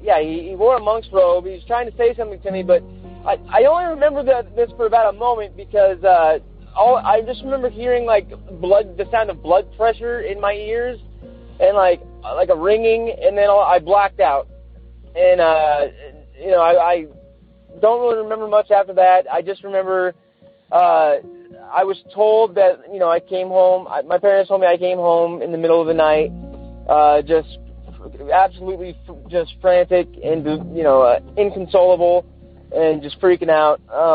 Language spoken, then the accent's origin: English; St. Helens, Oregon, United States